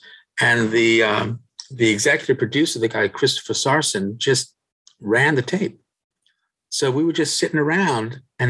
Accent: Cape Town, Western Cape, South Africa; born there; also born or lived in England / United States; I was born in Cape Town, and then we came over back and forth between Cape Town and England and the United States for the first 8, 9, 10 years of my life.

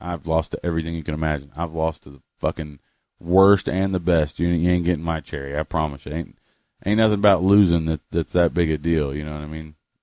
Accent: Louisville, Kentucky, United States; Chief is from my hometown, Louisville, Kentucky.

